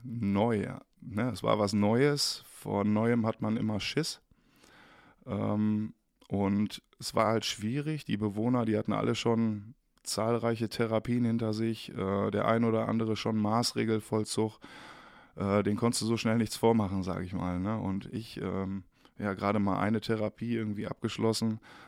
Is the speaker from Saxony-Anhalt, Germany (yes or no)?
yes; Bitterfeld, Saxony-Anhalt, Germany; born there; moved away; also born or lived in Rheda-Wiedenbrück; Wir sind aus dem Landkreis Bitterfeld, komme ich gebürtig, und wir sind nach Gütersloh, also Reda-Wiedenbrück, meiner Oma.